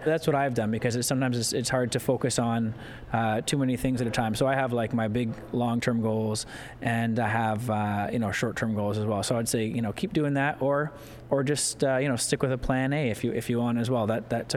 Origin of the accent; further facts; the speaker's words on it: Toronto, Ontario, Canada; I did play my hometown, Toronto, on the 24th of January